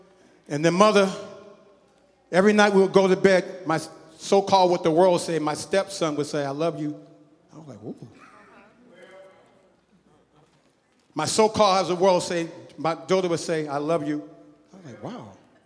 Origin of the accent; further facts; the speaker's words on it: Boston, Massachusetts, United States; growing up in Boston, especially if you was a black man or a black woman.